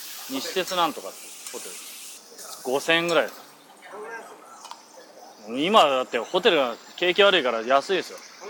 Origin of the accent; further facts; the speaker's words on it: Kanto, Japan; 地元が関東が遠いから。